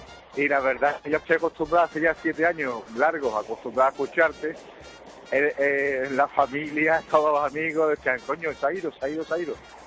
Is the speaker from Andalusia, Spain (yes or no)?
yes; Seville, Andalusia, Spain; porque no teníamos ascensor, somos del Tardón, y ahí no podíamos bajar los pobres.